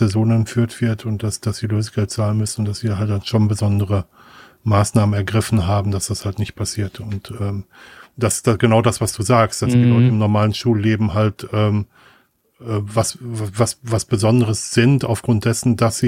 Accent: Wanne-Eickel, North Rhine-Westphalia, Germany; In meiner Heimatstadt in Wanne-Eickel

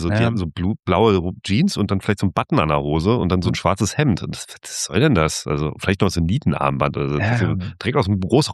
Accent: Lübeck, Schleswig-Holstein, Germany; Also auch in Lübeck, wo ich aufgewachsen bin

